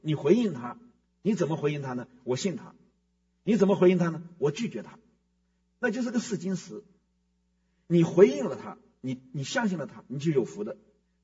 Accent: China; 我们中国人很喜欢福吗？

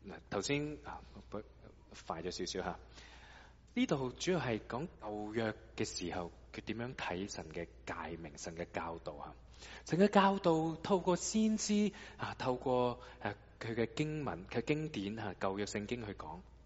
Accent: China; 我们中国人叫上有政策就下有对策。

